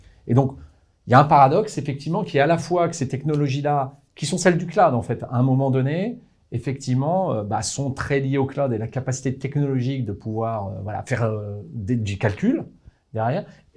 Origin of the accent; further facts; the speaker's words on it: Auvergne-Rhône-Alpes, France; je suis savoyard, donc je peux le dire